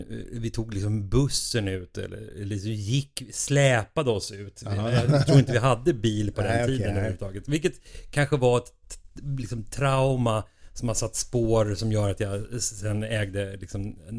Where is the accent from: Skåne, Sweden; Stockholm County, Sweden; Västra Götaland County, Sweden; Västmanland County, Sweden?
Stockholm County, Sweden; Stockholm; Jag är från Stockholm